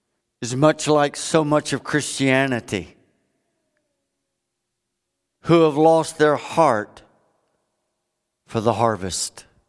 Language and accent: English; Florida, United States; but I grew up in Florida. We got a mess of Scientologists down there.